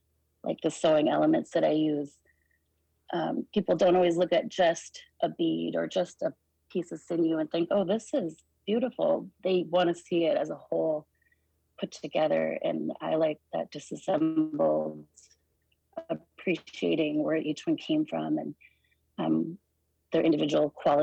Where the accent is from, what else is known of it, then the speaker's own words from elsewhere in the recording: Fort Yukon, Alaska, United States; now in Fairbanks, United States; I'm from Fort Yukon and Gwich'in, and now I live in Fairbanks with my family.